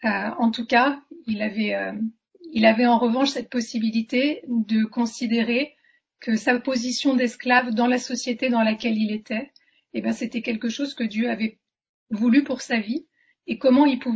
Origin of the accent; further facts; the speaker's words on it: Paris, Île-de-France, France; J'ai pas choisi l'endroit où je suis née, j'ai pas choisi d'être parisienne, je suis parisienne.